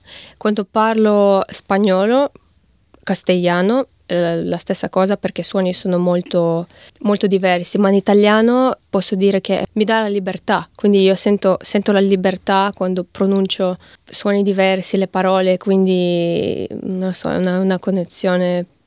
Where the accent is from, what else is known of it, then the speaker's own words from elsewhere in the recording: Russia; Italian is a second language; also born or lived in Ukraine; praticamente sono cresciuta in Russia, quindi tutto che ho studiato lì era in russo, e praticamente la mia personalità è formata lì, però ogni estate comunque tornavo in Ucraina e sempre stavo in contatto stretto con la mia famiglia ucraina